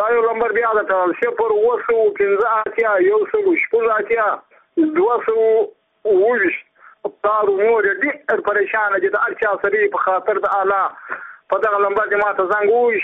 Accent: Muqur, Badghis, Afghanistan; زه خپل د بادغیس ولایت یم، د مقر د ولسوالۍ یم، دوړو د کلي یم.

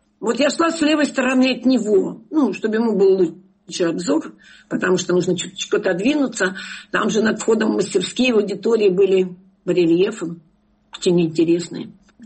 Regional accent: Kyiv, Ukraine; Я киевский человек. Я родилась в Киеве. Всю жизнь жила в Киеве.

